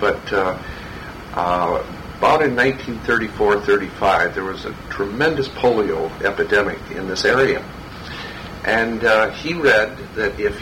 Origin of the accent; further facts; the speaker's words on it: Grand Rapids, Michigan, United States; Growing up in Grand Rapids was an interesting time.